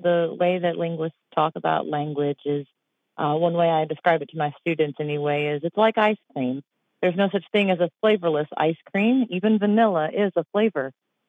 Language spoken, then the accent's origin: English; Louisville, Kentucky, United States; And growing up here myself, I'm from Louisville originally. I always thought I was Southern.